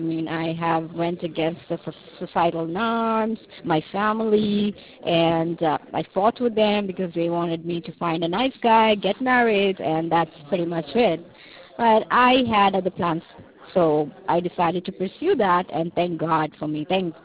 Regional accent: Durban, KwaZulu-Natal, South Africa; I'm from Durban, KwaZulu-Natal, in South Africa. That's where I lived, Old Port City. So that's where I grew up. I was born there

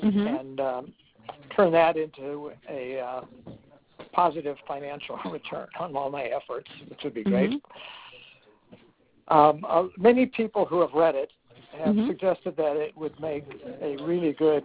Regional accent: Los Angeles, California, United States; I'm from Los Angeles, and there's a lot of local scenes from Los Angeles that are very popular with my local readers and things like that.

